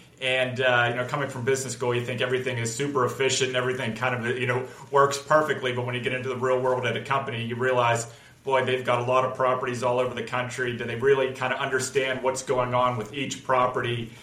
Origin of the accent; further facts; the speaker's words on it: Pittsburgh, Pennsylvania, United States; now in Dallas, United States; Well, I'm originally from Pittsburgh, and I moved to Texas in 1994.